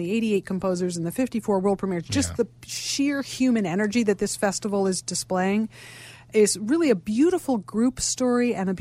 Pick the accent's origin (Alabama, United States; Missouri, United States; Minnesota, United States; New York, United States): New York, United States; now in Chicago, United States; Yeah, I'm from New York